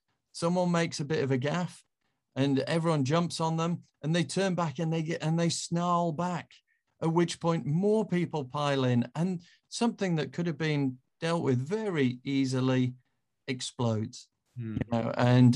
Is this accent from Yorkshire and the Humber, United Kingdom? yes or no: yes; Yorkshire and the Humber, United Kingdom; I mean, look, I'm a Yorkshireman.